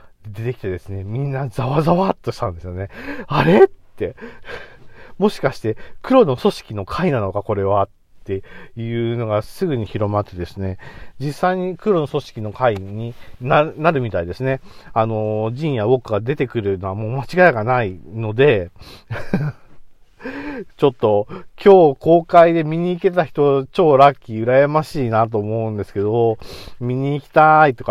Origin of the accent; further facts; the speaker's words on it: Gifu, Japan; 岐阜だから地元っちゃ地元なんですけど、まあ、地元よりは離れているわけですよ。美濃国と飛騨国で分かれていて、僕、美濃国の方に住んでますからね